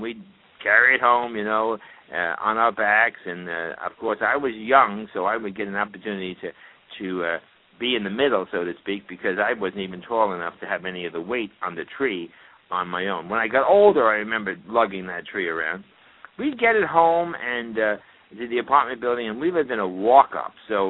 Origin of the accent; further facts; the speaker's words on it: New York City, New York, United States; and I was raised in New York City, interestingly enough. Lived in an apartment, and we had, in those days, real Christmas trees, believe it or not.